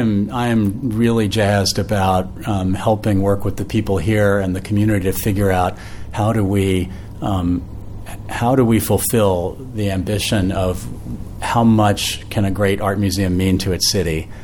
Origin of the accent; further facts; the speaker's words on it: New Orleans, Louisiana, United States; I mean, well, I grew up in New Orleans